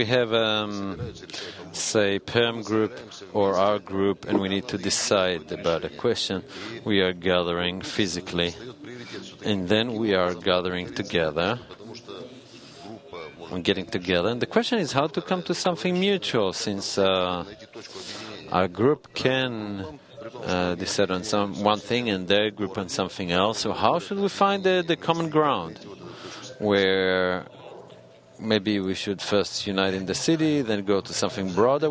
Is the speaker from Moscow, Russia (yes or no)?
no; Krasnoyarsk, Krasnoyarsk Krai, Russia; English is a second language; And I'm from Krasnoyarsk